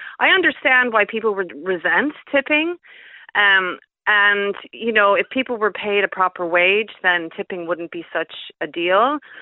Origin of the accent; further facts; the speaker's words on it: United States; now in Ireland; Well, I'm from the States, where tipping is really the done thing.